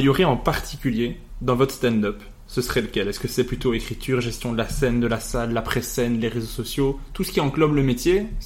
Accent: Mons, Wallonia, Belgium; je viens de Mons

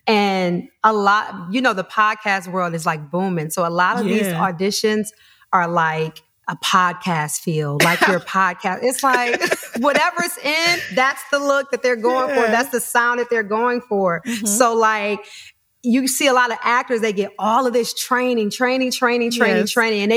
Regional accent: Detroit, Michigan, United States; I'm originally from Detroit.

